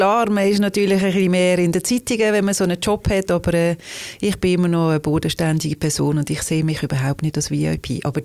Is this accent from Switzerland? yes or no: yes; Liestal, Basel-Landschaft, Switzerland; Aufgewachsen bin ich im Baselbiet in Liestal und das war eine tolle Zeit gewesen. Das hat mich auch sehr geprägt, weil Liestal ist eigentlich so, als Kind hat das eine super Grösse gehabt.